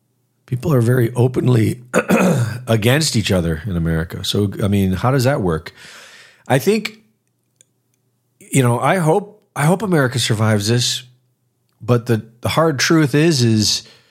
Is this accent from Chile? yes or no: no; Cleveland, Ohio, United States; also born or lived in Florida / Texas; I mean, I grew up in Cleveland, which is basically just like Moscow.